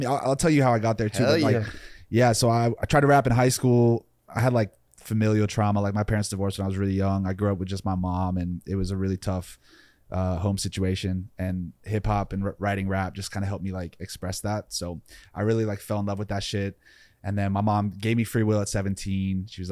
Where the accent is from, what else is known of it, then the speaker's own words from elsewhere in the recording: Atlanta, Georgia, United States; But then like when I was a teenager, I really fell in love with like hip hop. Growing up in Atlanta, like that was